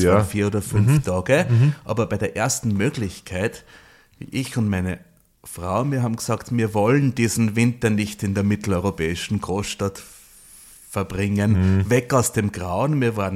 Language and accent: German; Upper Austria, Austria; now in Poland; ich bin seit 20 Jahren fix in Polen und mache auch dort weltweit Wandern, Reisen. Bin gebürtig aus Oberösterreich